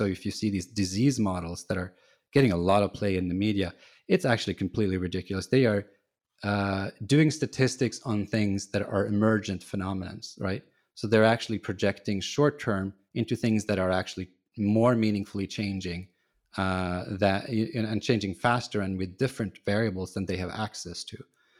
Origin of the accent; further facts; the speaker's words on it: Norway; I'm from Norway. Right now they have sort of canceled the pandemic over there.